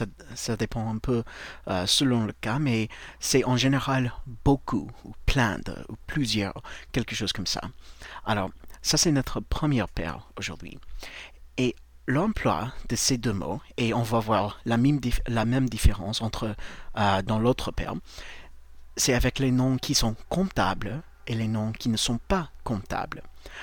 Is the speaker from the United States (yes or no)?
yes; United States; French is a second language; je suis américain, et au travers de ce podcast, je voudrais partager avec vous un peu de la langue anglaise.